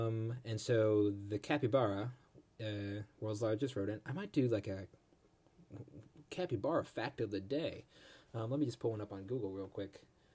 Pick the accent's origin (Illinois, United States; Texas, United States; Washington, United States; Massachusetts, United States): Illinois, United States; Chicago; also born or lived in Kansas City; now in Atlanta, United States; I'm 27 years old. I'm originally from Chicago, but I lived in Kansas City for 6 years before landing in Atlanta.